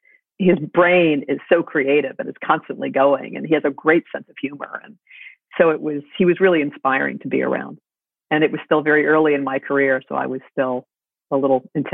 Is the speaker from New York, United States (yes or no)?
yes; New York City, New York, United States; I'm the daughter of a playwright, and I grew up in the theater, and I grew up in New York City, and I adore everything about it.